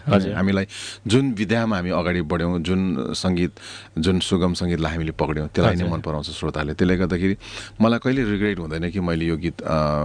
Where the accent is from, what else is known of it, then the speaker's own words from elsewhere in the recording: Darjeeling, West Bengal, India; म एउटा साधारण फ्यामिलीमा जन्मेको र म दार्जिलिङमा जन्मेँ पढेँ सेन्ट रोज स्कुल र कलेज मैले गभर्मेन्ट कलेज दार्जिलिङको गभर्मेन्ट कलेजबाट पढेँ